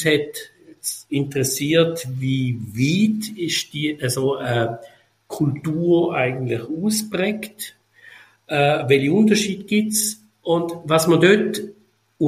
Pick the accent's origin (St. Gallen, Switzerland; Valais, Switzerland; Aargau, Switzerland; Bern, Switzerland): St. Gallen, Switzerland; born there; als ein Deutschschweizer, geboren im Kanton St. Gallen.